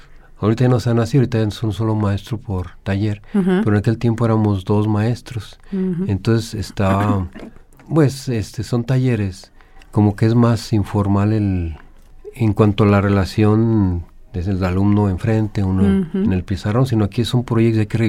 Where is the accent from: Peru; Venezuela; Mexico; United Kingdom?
Mexico; Aguascalientes; Soy originario aquí de Aguascalientes